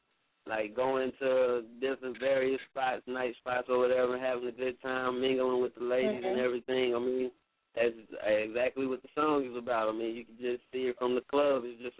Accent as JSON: {"language": "English", "town": "Indianapolis", "region": "Indiana", "country": "United States", "said": "I'm coming from Indianapolis, Indiana, Midwest, man. 317."}